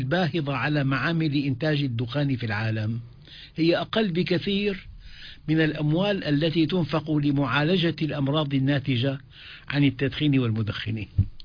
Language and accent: Arabic; Damascus, Damascus Governorate, Syria; كنت في دمشق الشام وهي بلدي الأم قبل 10 سنين بالتمام والكمال،